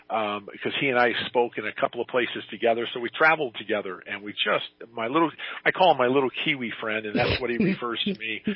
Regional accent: Arizona, United States; not just in my home state of Arizona, but in other Western states

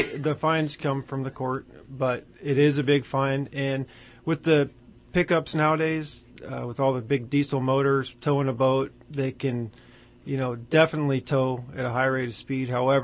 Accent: California, United States; I grew up here in Central Valley, just so people know I'm a local guy.

